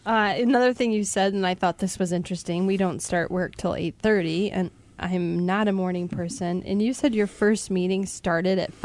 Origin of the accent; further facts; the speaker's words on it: Michigan, United States; as a teenager, I didn't know how cool it was that I grew up on M22 in Leelanau County.